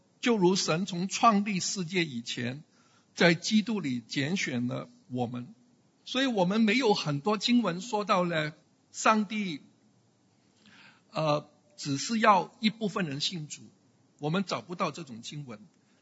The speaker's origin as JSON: {"language": "Chinese", "region": "Guangdong", "country": "China", "said": "我们广东人煮菜最喜欢加盐加醋"}